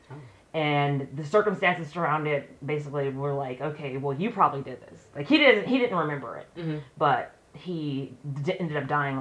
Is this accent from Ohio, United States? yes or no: no; California, United States; I'm Californian.